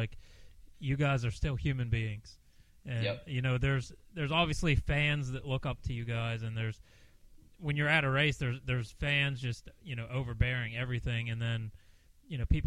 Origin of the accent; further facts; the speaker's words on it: Pennsylvania, United States; I'm from Pennsylvania originally, so you know we're used to some of these gnarly mudders